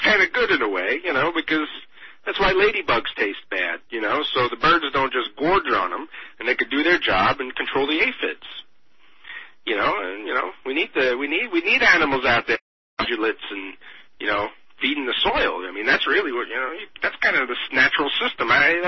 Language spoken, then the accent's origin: English; Tampa, Florida, United States; born there; I was born in Tampa, folks.